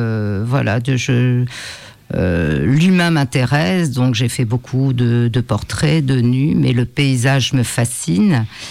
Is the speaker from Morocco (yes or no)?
yes; Morocco; born there; Je suis née au Maroc. Et là, il n'y avait pas vraiment de musée ni de galerie